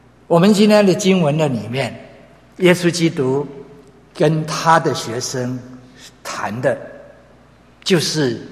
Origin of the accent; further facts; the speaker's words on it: China; now in United States; 我们中国人呢特别如此。来了美国了